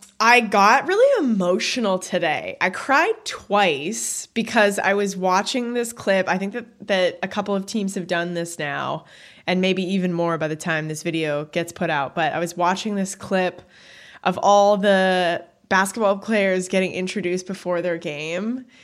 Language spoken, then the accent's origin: English; Canada; I know I say bag weird, I'm Canadian